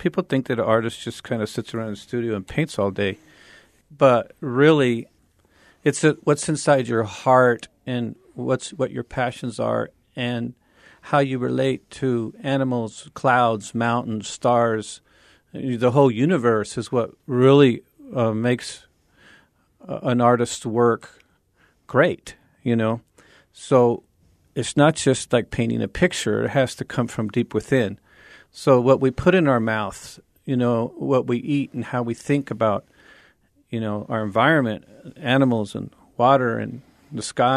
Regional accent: El Paso, Texas, United States; since I was born and raised in El Paso, I come across people every day that I went to elementary school with, you know, and my family's been here since 1921.

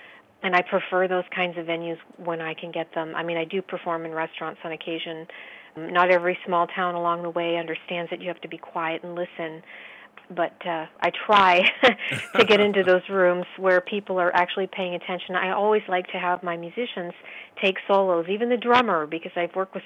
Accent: Erie, Pennsylvania, United States; also born or lived in Buffalo; I also stop in my hometown, which is on I-90, Erie, Pennsylvania. Mm-hmm. I grew up in the Erie, Buffalo area

